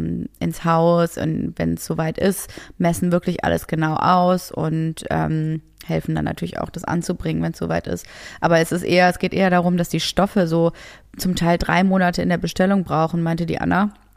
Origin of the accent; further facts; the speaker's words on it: Essen, North Rhine-Westphalia, Germany; Ich komme ja aus Essen